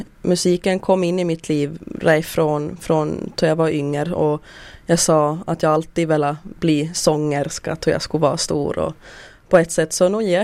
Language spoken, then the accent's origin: Swedish; Sondom, Ostrobothnia, Finland; now in Stockholm, Sweden; jag är ju född och uppvuxen delvis i Sondom, en bit utanför Vasa. Men jag har spenderat största delen av livet i Stockholm faktiskt, i Sverige.